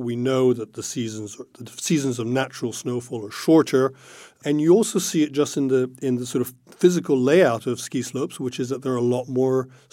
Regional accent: Italy; I have skied on occasion, especially as a child growing up in Italy.

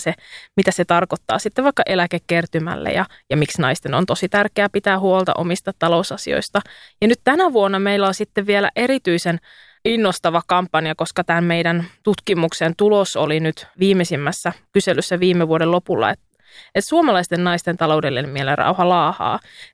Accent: South Ostrobothnia, Finland; mun identiteetti on syvästi pohjalainen. Mä oon Etelä-Pohjanmaalta kotoisin

